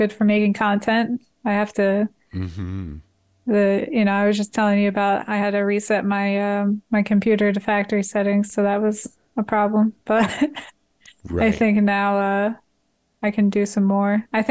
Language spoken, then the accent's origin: English; New Jersey, United States; which I learned my first season because I came from New Jersey and I was like, oh, it's summertime.